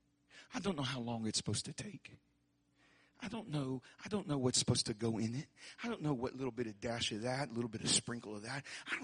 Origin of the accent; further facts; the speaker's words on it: North Hollywood, California, United States; I grew up in the hood. I grew up in North Hollywood.